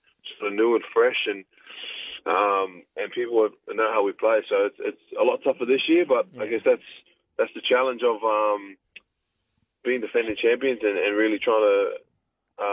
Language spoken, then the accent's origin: English; New Zealand; I remember growing up, I grew up in New Zealand, so I remember watching the Crusaders.